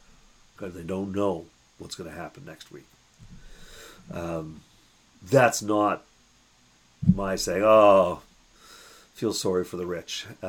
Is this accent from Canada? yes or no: yes; Toronto, Ontario, Canada; Look at you, little white child growing up in North Toronto.